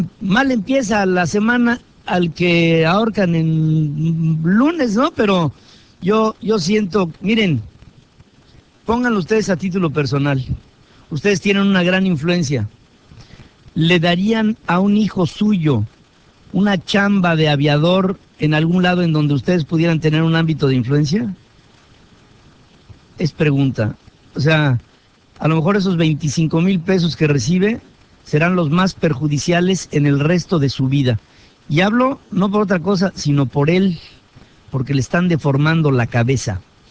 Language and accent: Spanish; Mexico; como mexicano te lo digo